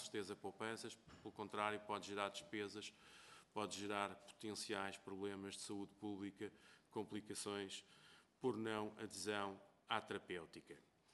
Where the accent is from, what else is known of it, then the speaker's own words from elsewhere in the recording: Portugal; e que imagino que todos, enquanto portugueses, para nós é importante